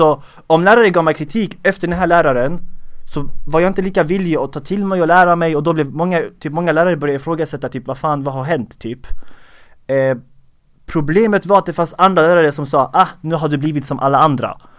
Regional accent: Skåne, Sweden; accent: Skåne dialect; så gör jag alltid skånsk dialekt. För att jag är från Skåne.

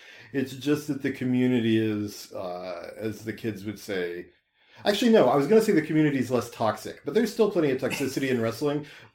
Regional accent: Morristown, Tennessee, United States; Yeah, I grew up actually, my dad was a state park manager, so I grew up like on the grounds of a state park right outside of Morristown, Tennessee.

